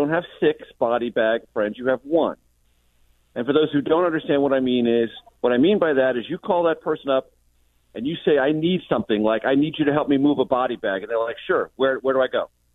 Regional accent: San Diego, California, United States; Well, obviously, we grew up together in San Diego.

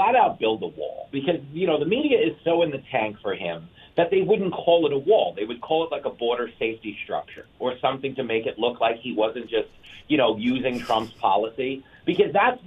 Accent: United States; And I'm not saying that as a Republican. Like, I'm saying that as an American.

